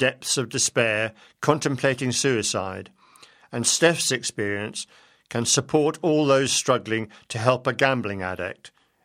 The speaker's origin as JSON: {"language": "English", "town": "Leicester", "region": "East Midlands", "country": "United Kingdom", "tie": "born or raised there", "said": "Playing for England at all levels, from schoolboys through to international, while at my hometown club, Leicester City, playing for England in 3 World Cups"}